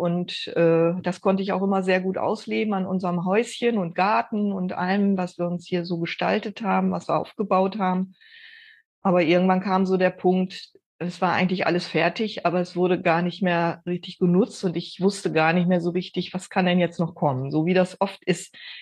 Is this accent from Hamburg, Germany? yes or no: no; Osnabrück, Lower Saxony, Germany; born there; moved away as an adult; Ich bin eigentlich gebürtige Osnabrückerin und damals dann wegen Studium meines Mannes und so sind wir hier gelandet und fühlen uns hier pudelwohl.